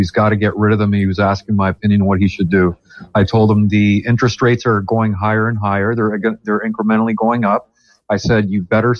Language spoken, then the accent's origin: English; Toronto, Ontario, Canada; I grew up in Toronto my whole life.